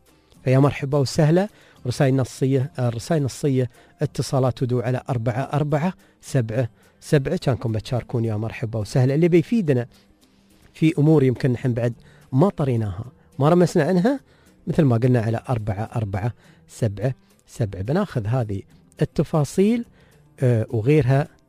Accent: United Arab Emirates; الناس كلها تظهر عندنا في الإمارات

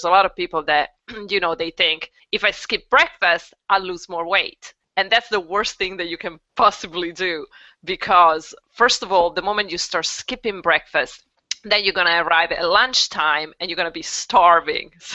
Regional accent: Italy; English is a second language; I was born and raised in Italy.

